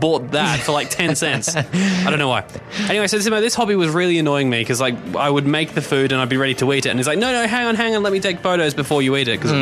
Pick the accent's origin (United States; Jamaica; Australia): Australia; I mean, it's what you do as an Australian.